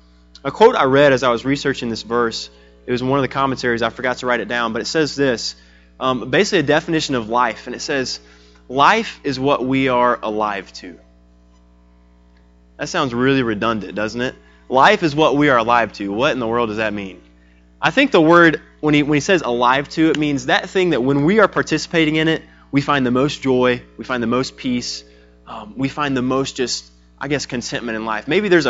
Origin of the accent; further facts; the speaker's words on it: Georgia, United States; I'm from Georgia, so I'm a Braves fan.